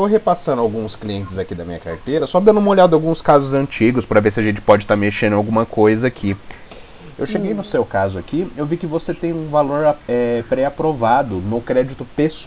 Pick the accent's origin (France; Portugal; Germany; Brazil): Brazil; Bauru, São Paulo